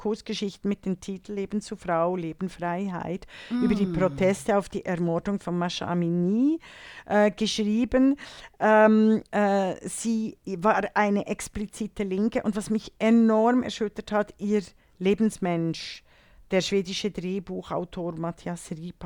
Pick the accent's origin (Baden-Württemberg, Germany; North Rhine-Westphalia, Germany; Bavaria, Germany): Bavaria, Germany; ich kämpfe sowieso als Bayerin wahrscheinlich früher oder später für die Abspaltung von Bayern, von Deutschland.